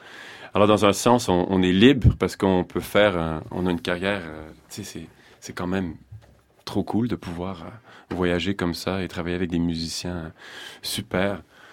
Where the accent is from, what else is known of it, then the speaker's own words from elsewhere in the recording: Canada; Je suis retourné chez nous, au Canada